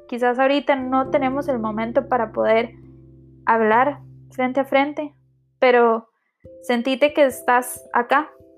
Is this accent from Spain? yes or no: no; Costa Rica; Tengo 24 años, soy de Costa Rica. Me encanta el país en el que vivo.